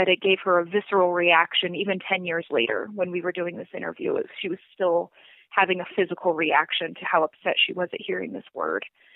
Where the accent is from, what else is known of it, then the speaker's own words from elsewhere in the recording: Midwest, United States; I'm from the Midwest. We do not like confronting in the Midwest.